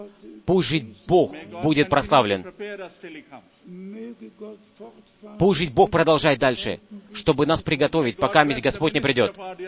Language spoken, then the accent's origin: Russian; Atlanta, Georgia, United States; из Атланты.